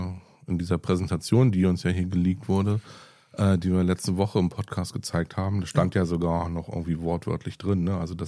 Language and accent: German; Berlin, Germany; Aber wir als Berliner empfinden irgendwie Hamburg oder Rostock oder so, das sind halt irgendwie Städte